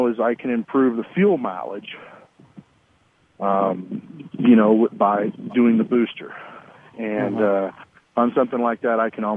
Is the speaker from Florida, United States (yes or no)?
no; Texas, United States; I'm from Texas. I probably can't get it any simpler than that.